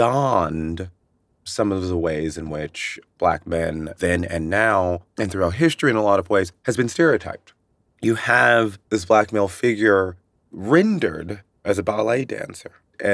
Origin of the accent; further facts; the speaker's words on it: Chicago, Illinois, United States; The connection for me really was growing up in Chicago